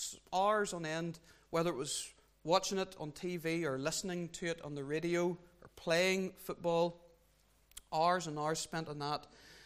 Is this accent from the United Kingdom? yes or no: yes; England, United Kingdom; born there; I was born over in England back in September 1978.